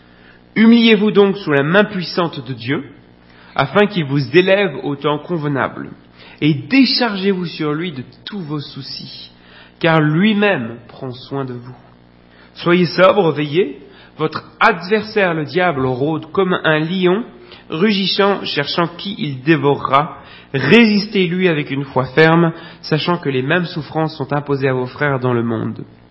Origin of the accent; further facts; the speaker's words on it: Belgium; On est belges dans la plupart de la pièce